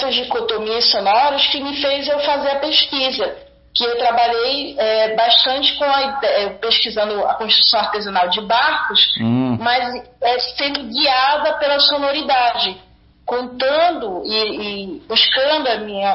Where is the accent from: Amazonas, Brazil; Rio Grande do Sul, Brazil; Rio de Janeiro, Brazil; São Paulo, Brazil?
Amazonas, Brazil; Aonde eu vou para o rio da minha infância, né, no Amazonas, onde eu passei toda a minha infância, no meio da floresta.